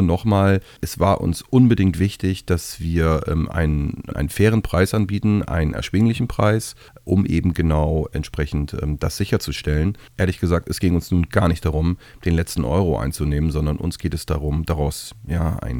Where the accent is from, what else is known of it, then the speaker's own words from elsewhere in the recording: Delmenhorst, Lower Saxony, Germany; also born or lived in Bremen; meine Eltern sind, wie es damals so war, in den Ende 70ern aus Bremen, weil ich bin gebürtiger Bremer, wie so viele natürlich auch, in den Speckgürtel gegangen. Sie kamen nach Delmenhorst